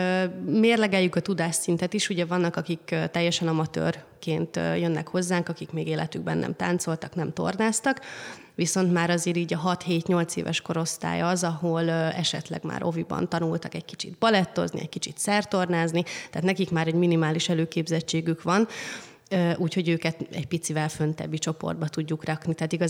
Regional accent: Nyíregyháza, Szabolcs-Szatmár-Bereg, Hungary; born there; moved away as an adult; now in Budapest, Hungary; Én Nyíregyházán születtem, ott is tanultam nagyon sokáig, aztán 11 évvel ezelőtt költöztem Pestre

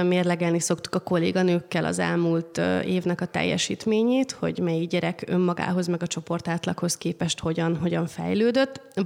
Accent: Nyíregyháza, Szabolcs-Szatmár-Bereg, Hungary; born there; moved away as an adult; now in Budapest, Hungary; Én Nyíregyházán születtem, ott is tanultam nagyon sokáig, aztán 11 évvel ezelőtt költöztem Pestre

